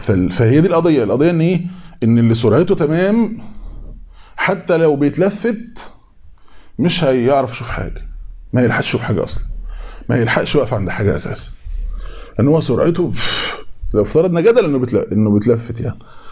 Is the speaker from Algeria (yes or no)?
no; Egypt; في واحد عنده قطار بقى زي السبنسة كده عندنا في مصر